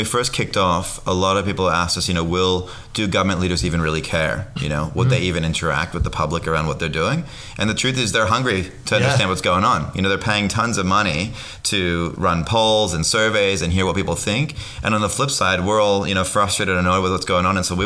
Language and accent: English; United States; now in Australia; I'm originally from the States